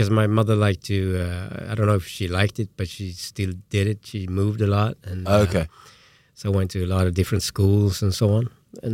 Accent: Gothenburg, Västra Götaland, Sweden; and I grew up in Gothenburg.

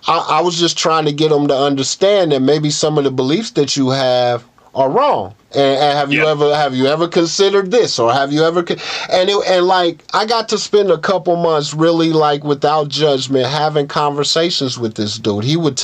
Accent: Lawrence, Kansas, United States; But I'm from Lawrence, and there's only one other dude in there from Lawrence

